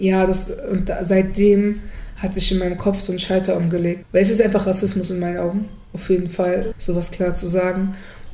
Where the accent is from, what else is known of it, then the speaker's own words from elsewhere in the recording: Germany; born there; ich bin in Deutschland geboren, also ich fühle mich mittlerweile nicht mehr deutsch, aber früher habe ich mich deutsch gefühlt